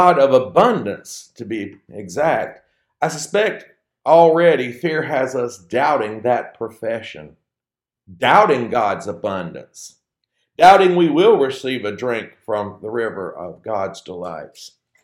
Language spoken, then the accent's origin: English; Georgia, United States; moved away; when I left my hometown back in Georgia